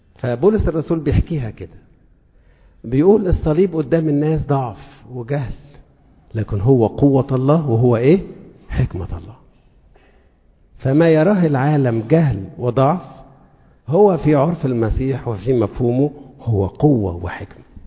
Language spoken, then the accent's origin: Arabic; Upper Egypt, Egypt; وانا صعيدي يعني،